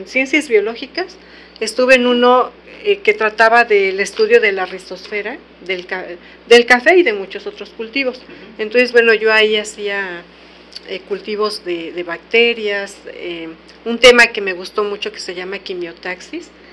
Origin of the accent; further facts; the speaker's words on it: Yautepec, Morelos, Mexico; Bueno, yo siempre he vivido en Yautepec.